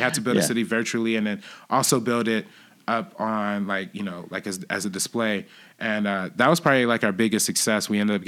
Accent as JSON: {"language": "English", "town": "Compton", "region": "California", "country": "United States", "said": "So it's pretty close to where I'm from Compton."}